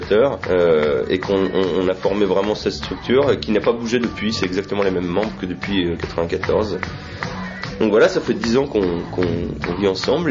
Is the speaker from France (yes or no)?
yes; Issoudun, Centre-Val de Loire, France; il organisait de temps en temps des concerts chez nous à Issoudun